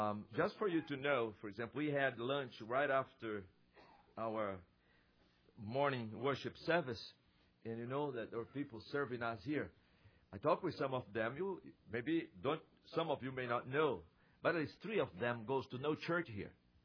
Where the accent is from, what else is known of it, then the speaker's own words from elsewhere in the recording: Brazil; English is a second language; Oh, where are you from? I said, I'm from Brazil. And my wife's from the Netherlands.